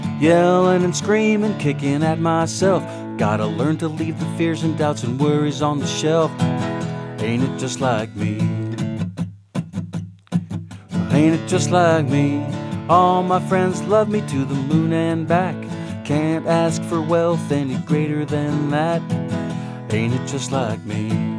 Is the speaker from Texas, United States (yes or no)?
yes; Austin, Texas, United States; I grew up in Austin. I still have friends that live in Austin